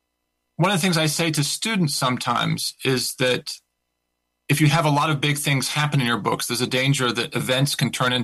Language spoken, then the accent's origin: English; United States; now in United Kingdom; I guess I've been living in England and I'm an American.